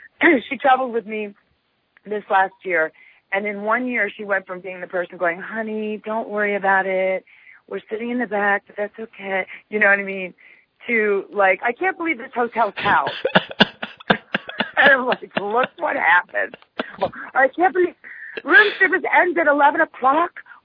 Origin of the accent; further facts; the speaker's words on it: Pennsylvania, United States; I swear to God, I'm from Pennsylvania.